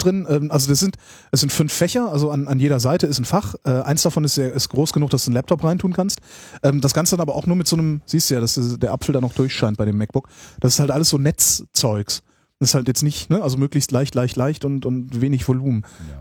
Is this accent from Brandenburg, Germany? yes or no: no; Cologne, North Rhine-Westphalia, Germany; Auch von hier zum Beispiel nach Köln, wenn ich in meine alte Heimat fliege.